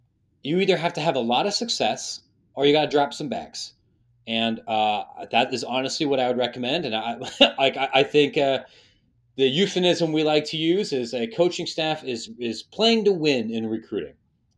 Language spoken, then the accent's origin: English; Ohio, United States; I grew up in Ohio, and when I came out of the hospital, I had a little Ohio State like blanket.